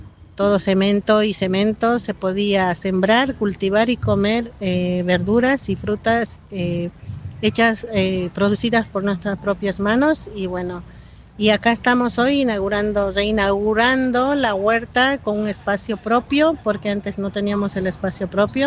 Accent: Bolivia; Yo vengo de Bolivia y vengo de una cultura donde la medicina tradicional son las hierbas por lo general.

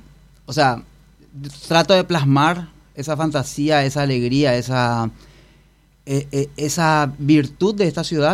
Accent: Paraguay; como paraguayo eso es fantástico

